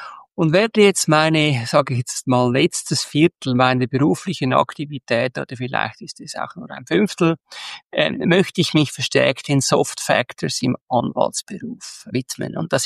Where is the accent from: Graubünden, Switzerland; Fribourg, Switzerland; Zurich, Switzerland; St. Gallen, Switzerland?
Zurich, Switzerland; Ich komme aus Zürich. Ich bin 60 geworden kürzlich